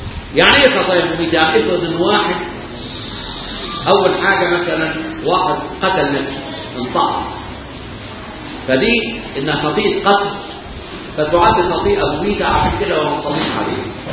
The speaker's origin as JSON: {"language": "Arabic", "country": "Egypt", "said": "إحنا عندنا كمصريين وكأحبار تراث قديم."}